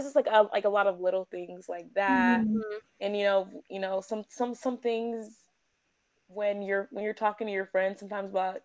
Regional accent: United States; It's like, I was born in the United States

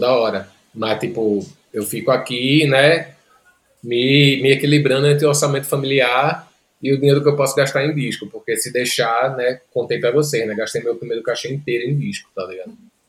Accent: Northeast Region, Brazil; Ainda mais porque eu sou nordestino, porra. Nordestino escuta de tudo, bicho.

